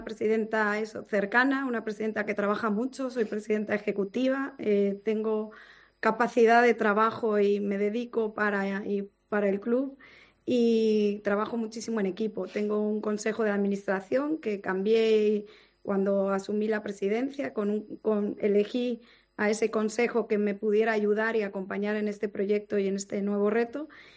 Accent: Mexico City, Mexico; moved away as an adult; also born or lived in Madrid / Campeche; now in Spain; por casualidad nací en Madrid, sí, sí, padres gallegos, pero me fui a México desde pequeña.

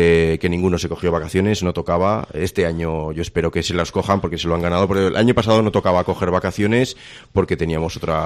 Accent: Tudela, Navarre, Spain; pues yo soy de Tudela y yo me presenté con un programa electoral

